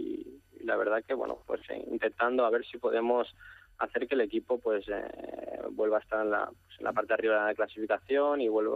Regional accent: Barcelona, Catalonia, Spain; yo soy de Barcelona

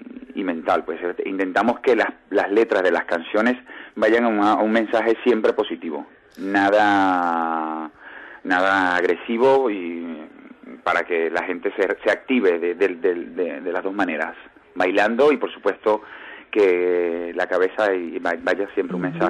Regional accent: Venezuela; moved away as an adult; yo vengo de Venezuela y en Venezuela ya se hace baile de hace ya 16, 17 años.

